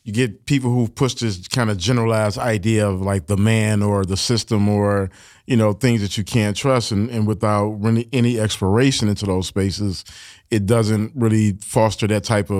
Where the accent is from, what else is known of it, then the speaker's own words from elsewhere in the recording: Detroit, Michigan, United States; So I grew up in Detroit, and, you know, it's a factory town.